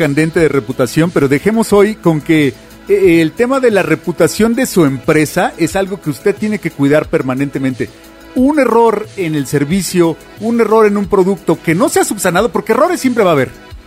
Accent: Mexico; nosotros llegamos como mexicanos, con la cultura mexicana de producción

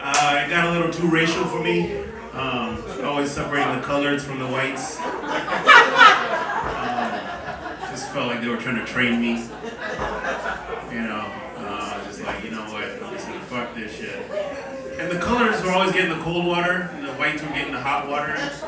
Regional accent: Boston, Massachusetts, United States; My dad, I'm from Boston. My dad, I'm African heritage, but I was born in Boston.

